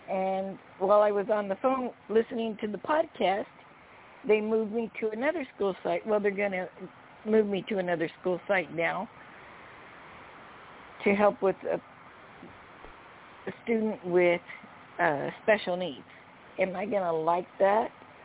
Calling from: California, United States; from California.

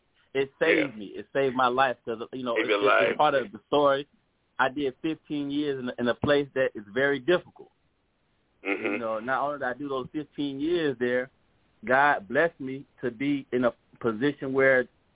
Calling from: Atlanta, Georgia, United States; I'm calling from Atlanta, Georgia.

